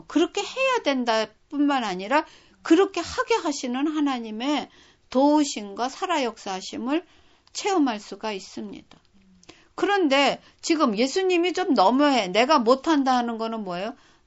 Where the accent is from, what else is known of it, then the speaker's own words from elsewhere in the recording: South Korea; now in United States; 우리가 지금 미국에서 살면은 우린 여전히 한국 사람이라고 얘기를 해요. 그래도 우리 국적이 미국입니다.